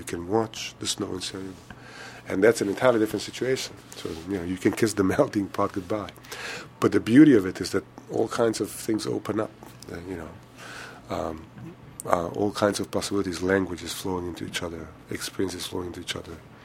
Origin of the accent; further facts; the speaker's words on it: United States; I am American.